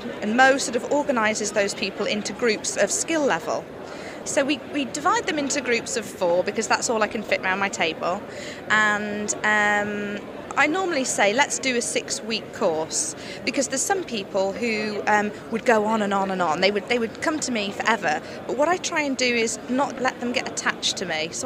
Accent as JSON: {"language": "English", "town": "Carlisle", "region": "North West England", "country": "United Kingdom", "said": "And I am from Carlisle in Cumbria"}